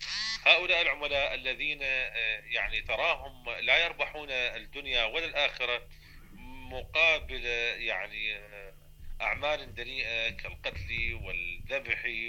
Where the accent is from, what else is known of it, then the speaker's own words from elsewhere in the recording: Iraq; هناك مثل عندنا في العراق